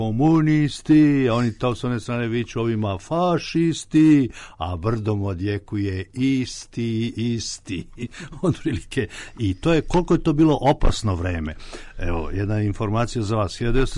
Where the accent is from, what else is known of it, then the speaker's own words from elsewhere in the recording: Serbia; mi to imamo, nažalost, kao Srbi